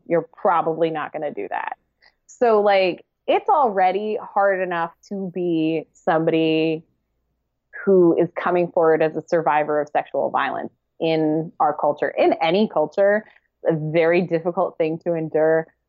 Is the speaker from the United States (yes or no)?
yes; Philadelphia, Pennsylvania, United States; I am from Philadelphia, which also probably explains what we're about to have to talk about with me and Maggie Gyllenhaal, as far as me being a little pugnacious.